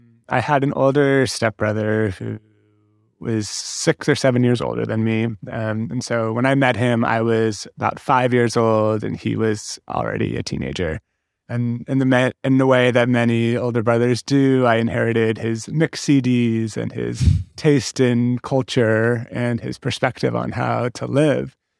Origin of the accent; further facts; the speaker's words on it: San Francisco, California, United States; I grew up in San Francisco, but sort of pre-dot-com, pre-tech, kind of finding its sex appeal.